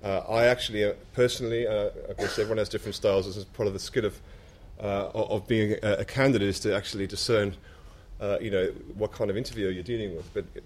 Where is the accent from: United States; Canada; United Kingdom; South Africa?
South Africa; I'm South African, so...